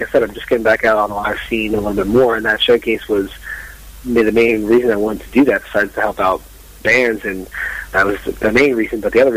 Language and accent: English; Philadelphia, Pennsylvania, United States; born there; I ended up here because I was born in Philadelphia.